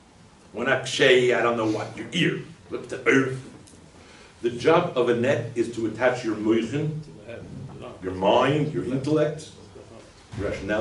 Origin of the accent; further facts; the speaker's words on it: Brooklyn, New York, United States; English is a second language; I come from Brooklyn. English is my third language.